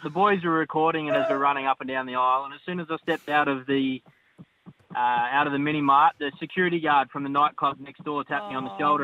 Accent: Australia; I was from Australia

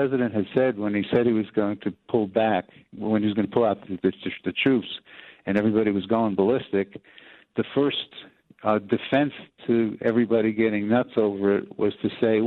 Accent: United States; now in Israel; Well, as an American who's living here and working in journalism

